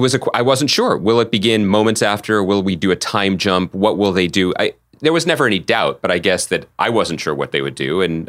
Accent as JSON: {"language": "English", "region": "Pennsylvania", "country": "United States", "tie": "born or raised there", "said": "when I was a young boy growing up outside of Philadelphia, reading TV Guide magazine on the couch"}